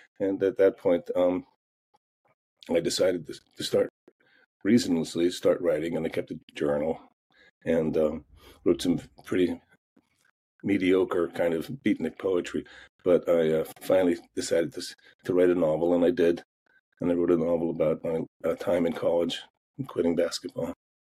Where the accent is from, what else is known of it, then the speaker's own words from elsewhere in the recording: Erie, Pennsylvania, United States; But I'm from Erie, Pennsylvania, which is currently buried under snow. That's one reason I'm not there.